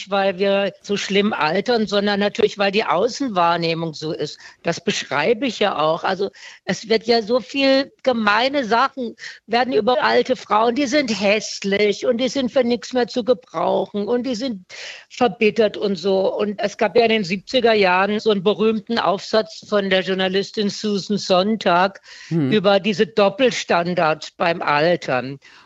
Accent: Baden-Württemberg, Germany; now in Berlin, Germany; Ich bin keine Norddeutsche und auch keine Mitteldeutsche. Ich bin Badnerin.

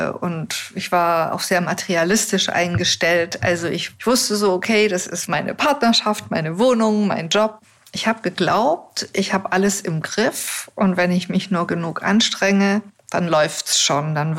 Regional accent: Neu-Ulm, Bavaria, Germany; now in Ulm, Germany; ich bin jetzt gerade vor einem halben Jahr wieder hier nach Ulm in meine Heimatstadt gezogen. Sprich, Neu-Ulm ist meine Heimatstadt, ich will ehrlich sein, aber jetzt bin ich in Ulm.

